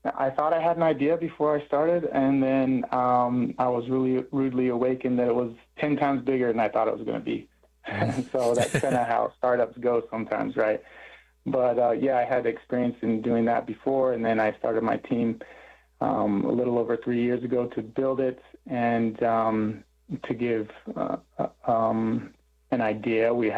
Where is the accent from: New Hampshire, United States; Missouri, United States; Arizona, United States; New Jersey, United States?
Arizona, United States; Kent; because I'm from Kent, Arizona on the Navajo Nation. And so we started out kind of in my homeland